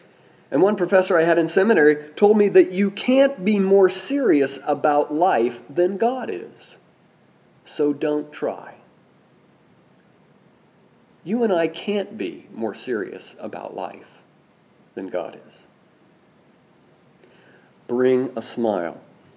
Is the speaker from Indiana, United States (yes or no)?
yes; Rushville, Indiana, United States; I was born in Rushville, Indiana, after all. I was raised in Rushville, Indiana.